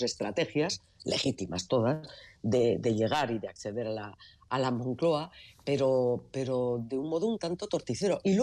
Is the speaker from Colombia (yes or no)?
no; Navarre, Spain; como navarras, navarros, no podemos aceptar y lo debemos denunciar